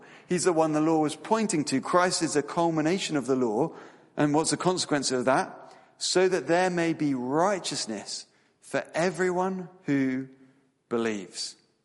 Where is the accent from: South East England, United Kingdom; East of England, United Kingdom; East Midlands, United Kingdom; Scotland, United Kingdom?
South East England, United Kingdom; Tunbridge Wells; Back when I was 19 years old, on New Year's Day, my sister had two friends staying at our house where we grew up in Tunbridge Wells, down in Kent.